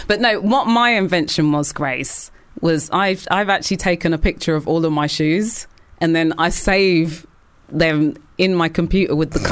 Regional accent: Haringey, London, United Kingdom; I'm a DJ from Haringey, North London.

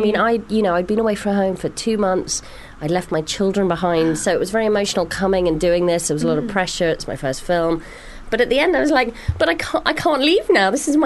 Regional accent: Hong Kong; I grew up in a city. I grew up in Hong Kong

